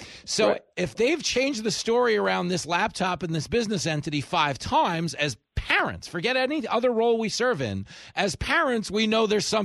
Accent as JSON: {"language": "English", "region": "New York", "country": "United States", "said": "As a New Yorker, this is supposed to be the year."}